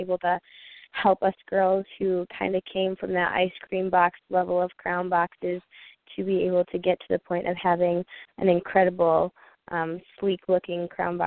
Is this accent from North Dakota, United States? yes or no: yes; North Dakota, United States; I am from North Dakota.